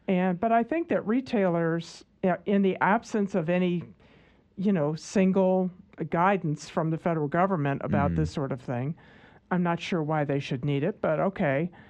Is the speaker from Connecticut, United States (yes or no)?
yes; Hartford, Connecticut, United States; also born or lived in Boston; I'm just saying, look, I lived in Boston for a brief time, but I'm from Hartford, Connecticut.